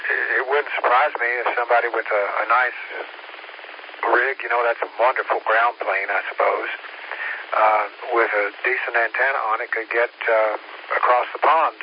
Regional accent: Kingsport, Tennessee, United States; born there; The two towns I lived, I was born in Kingsport. So you got the towns correct.

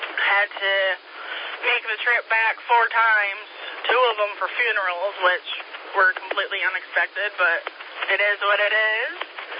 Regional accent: Grand Rapids, Michigan, United States; I'm from West Michigan, Grand Rapids area. We just moved down here December 2022.

